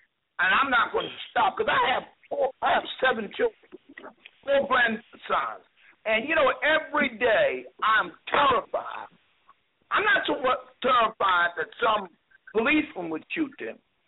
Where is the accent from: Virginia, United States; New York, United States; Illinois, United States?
Virginia, United States; Lynchburg; I'm from Lynchburg, Virginia